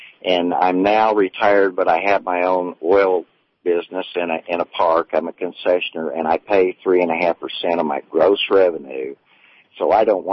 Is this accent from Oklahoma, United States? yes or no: yes; Oklahoma, United States; moved away; I grew up in Oklahoma, but I live in Montana now